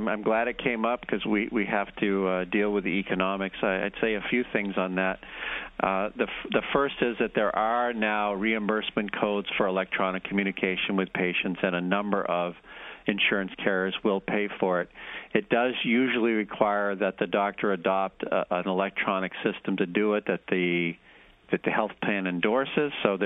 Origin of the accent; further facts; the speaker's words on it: Barre, Vermont, United States; I grew up in Barrie, Vermont, nice little town, and there were two hardware stores, True Value and Aubuchon's.